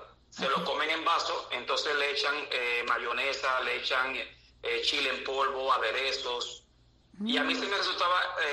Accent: Manzanillo, Granma, Cuba; soy de Manzanillo.

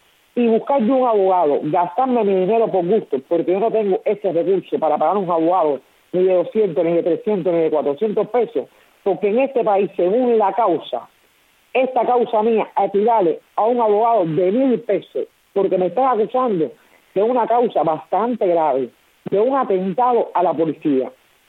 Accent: Cuba; como ciudadana cubana de aquí, de este país, porque vivo aquí y nací aquí y me he criado aquí

